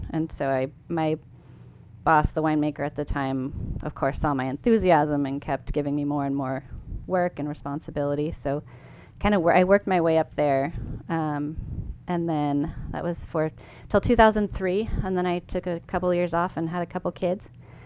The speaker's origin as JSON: {"language": "English", "town": "Sonora", "region": "California", "country": "United States", "tie": "born or raised there", "said": "I grew up in Sonora, California, foothills to the Sierra Nevada. So I grew up hiking, backpacking, a lot of outdoor time, camping in the summers with my parents, putting up tents."}